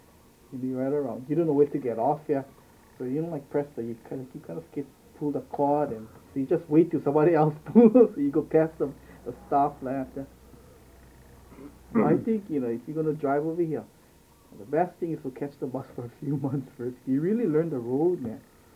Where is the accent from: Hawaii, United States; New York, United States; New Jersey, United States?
Hawaii, United States; Kauai; No, I'm from Kauai.